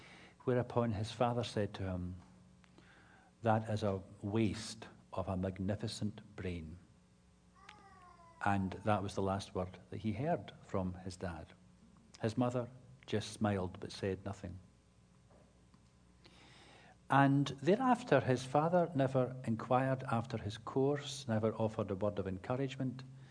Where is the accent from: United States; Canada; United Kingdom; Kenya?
United Kingdom; Scotland; Because I'm Scottish, people presume a great deal, including because I come from the nation that invented golf